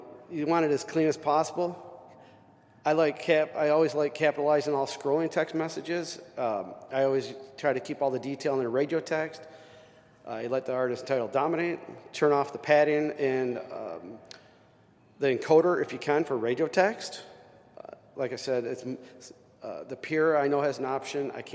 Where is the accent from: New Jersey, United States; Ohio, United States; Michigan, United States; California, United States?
Michigan, United States; Grand Rapids; And then my hometown of Grand Rapids, Michigan, that's Market 68.